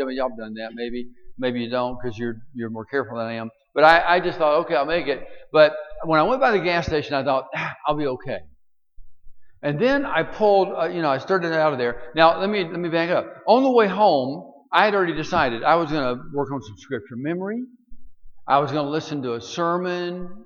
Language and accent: English; Alabama, United States; also born or lived in Birmingham, United States / Huntsville, United States; I grew up in Alabama. Born and raised there, and when I came on staff with Word of Life, they sent me back to Alabama, and because I spoke fluent Southernese